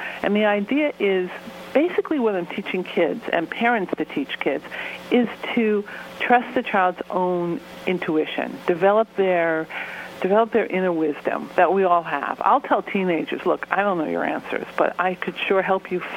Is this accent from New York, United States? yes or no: yes; New York, United States; although I'm from New York, so I got both coasts covered.